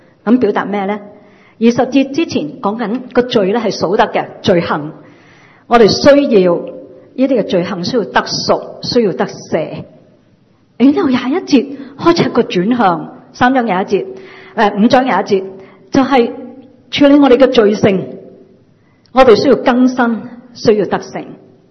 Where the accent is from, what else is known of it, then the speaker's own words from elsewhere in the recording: Hong Kong; 我都是香港人来的，不过我们多了一个身份，我哋系香港里面嘅基督徒